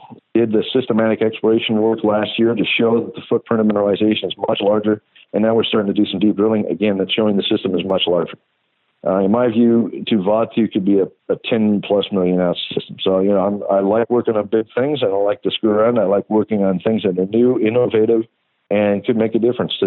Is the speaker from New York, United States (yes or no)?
no; Colorado, United States; When I grew up here in Colorado, I actually cut my teeth on the alkaline systems in my backyard, which is Boulder County